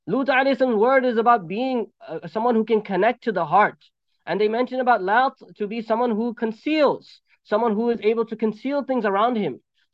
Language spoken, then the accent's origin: English; New York, United States; I'm from New York, but because I spent so much time in Massachusetts now, everyone thinks I'm from Massachusetts.